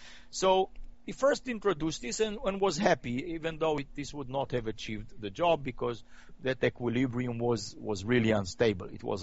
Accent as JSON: {"language": "English", "country": "Israel", "tie": "born or raised there", "also_born_or_lived": "Romania"}